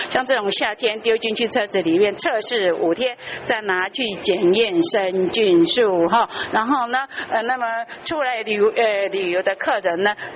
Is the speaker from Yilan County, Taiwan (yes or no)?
yes; Yilan County, Taiwan; 给我们宜兰人支持一下我们的那个鸭肠的产业哈。